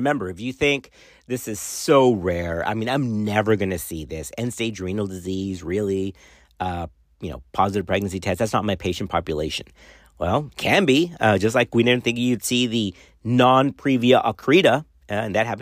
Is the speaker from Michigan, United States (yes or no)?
no; Laredo, Texas, United States; But growing up in Laredo around that time, right, it was the 70s-ish